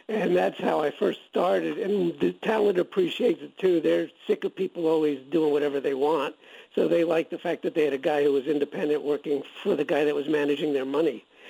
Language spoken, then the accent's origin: English; Miami, Florida, United States; In reality, I was a Miami boy, so I grew up in Miami. I was more laid back. So when I got to all them, I wasn't New York flash.